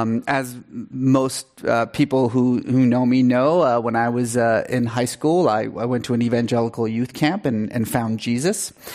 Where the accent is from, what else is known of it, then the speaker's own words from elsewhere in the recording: Iran; I grew up in Iran was sort of culturally Muslim